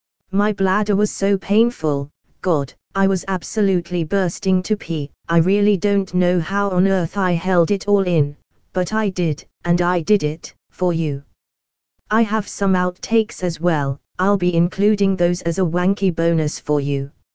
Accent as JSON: {"language": "English", "region": "England", "country": "United Kingdom", "said": "So, a bit about me: I'm English, I'm in my late 20s"}